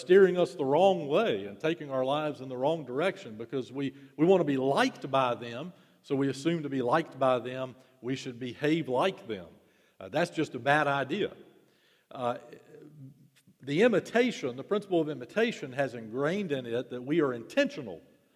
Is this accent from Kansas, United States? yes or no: no; Winston-Salem, North Carolina, United States; When I was growing up in Winston-Salem, when I was a kid